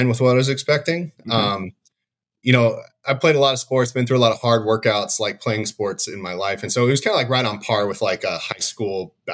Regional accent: Arlington, Texas, United States; So I grew up in Texas in the Dallas Fort Worth area, a city called Arlington. It's right between Dallas and Fort Worth.

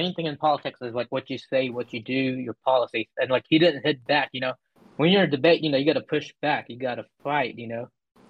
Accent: United States; I think we kind of need to know, as American people

